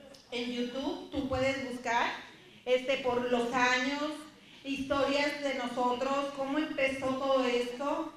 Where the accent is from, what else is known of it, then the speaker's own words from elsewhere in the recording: Mexico; Ya en México sí le decimos, ¿eh? Google o Google. Porque yo soy de México